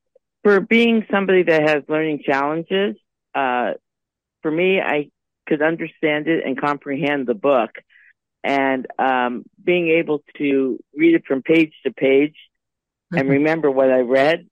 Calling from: San Diego, California, United States; I'm calling from San Diego.

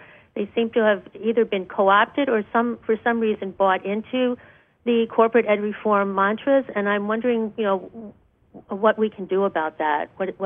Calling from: Rhode Island, United States; I'm calling from Rhode Island.

